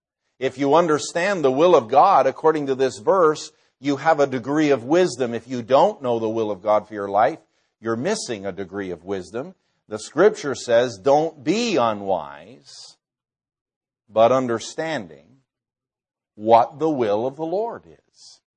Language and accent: English; Vermont, United States; I found out there's some other people here from the Green Mountain State. And that's my home state.